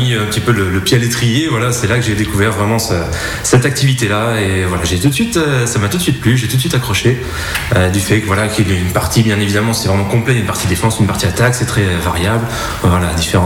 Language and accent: French; Auxerre, Bourgogne-Franche-Comté, France; also born or lived in Vienne; mon enfance, c'était principalement dans le département de Lyon, bien évidemment. Je suis natif d'Auxerre. Mes parents sont de Puisé-Forterre, donc voilà, le début de mon enfance s'est passé dans ce secteur-là.